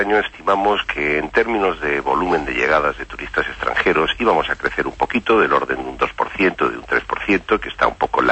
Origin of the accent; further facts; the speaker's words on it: Spain; los españoles ya somos el 50% de la propia demanda de nuestros lugares turísticos